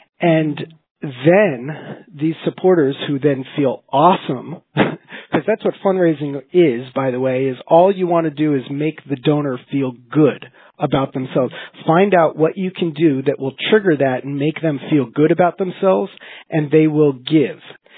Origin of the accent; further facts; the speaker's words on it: New Jersey, United States; I'll blame it because I'm from New Jersey.